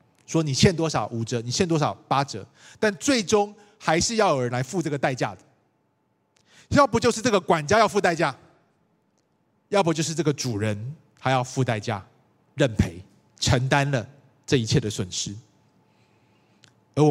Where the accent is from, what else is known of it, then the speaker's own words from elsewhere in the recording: Taiwan; 我记得小时候这个在台湾长大的时候